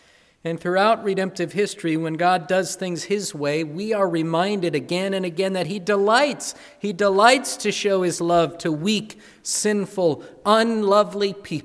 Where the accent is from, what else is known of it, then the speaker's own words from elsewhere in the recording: Wisconsin, United States; I grew up in Wisconsin and decided to come to Iowa to go to a small liberal arts college.